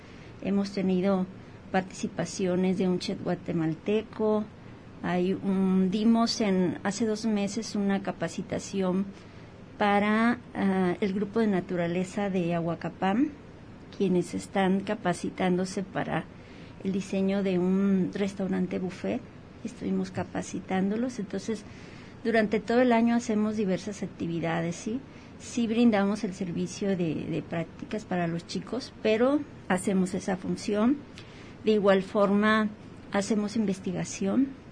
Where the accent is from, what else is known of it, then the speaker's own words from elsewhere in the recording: Mexico; es nuestro deber como mexicanos